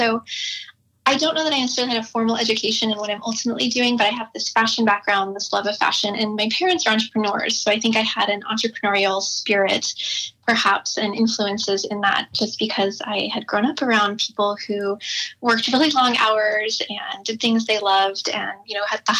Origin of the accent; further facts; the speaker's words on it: Washington, United States; So I am in Washington now, and I am actually originally from Washington, although I had quite a lot happen in between. So I'm from a very, very small, quiet, beautiful town in the Olympic National Park.